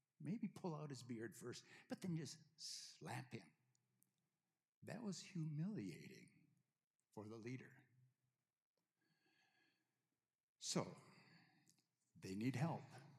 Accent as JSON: {"language": "English", "town": "Edgerton", "region": "Minnesota", "country": "United States", "tie": "born or raised there", "said": "just kind of like somebody doesn't ever know my hometown of Edgerton, Minnesota."}